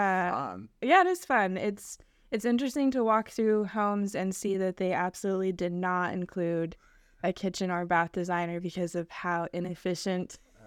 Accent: Branson, Missouri, United States; Yes, I'm from Branson. My family still lives in Branson.

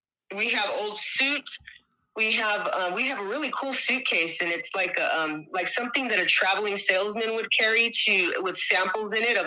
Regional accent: United States; I grew up on Route 66, literally, in a Ballantine diner

